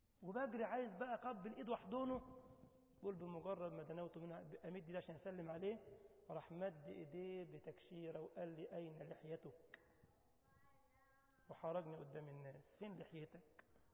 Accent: Tunisia; طبعا يا عم الشيخ انت عارف ان انا تونسي

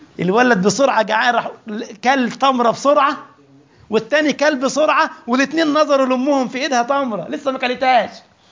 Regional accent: Egypt; عشان كده كان الناس البسطاء عندنا في مصر كان يقولوا كده جملة جميلة قوي

